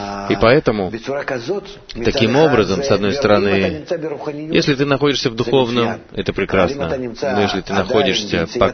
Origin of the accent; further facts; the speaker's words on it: Russia; я из России.